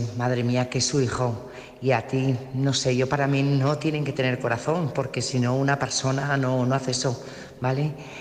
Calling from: Burgos, Castile and León, Spain; corresponsal de Burgos.

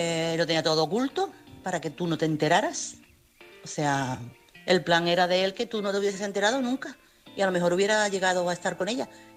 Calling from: Chiclana, Andalusia, Spain; corresponsal de Chiclana.

